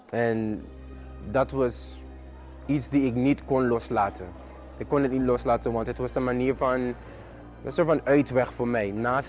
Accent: Sint Maarten; now in Netherlands; Want ik ben geboren en getogen op Sint Maarten.

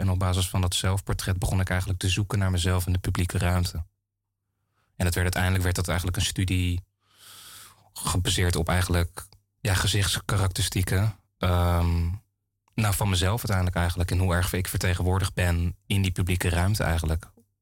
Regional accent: Krimpen aan den IJssel, South Holland, Netherlands; Ik ben ook in Krimpen aan de IJssel opgevoed.

